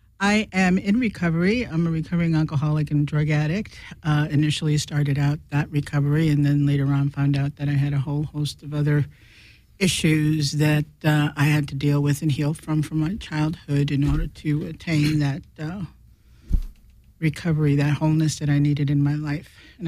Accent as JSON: {"language": "English", "region": "East Coast", "country": "United States", "said": "I've been out in California. I'm from the East Coast. I've been out in California for like going on 4 years now."}